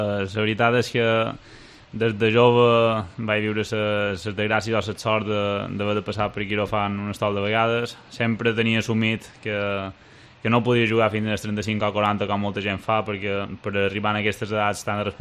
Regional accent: Maria de la Salut, Balearic Islands, Spain; m'agrada que xerren del meu poble, perquè en els inicis me canviava a Maria de Salut en Santa Maria

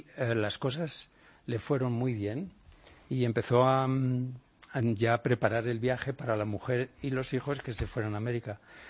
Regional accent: Burgos, Castile and León, Spain; Yo soy de Burgos, sí.

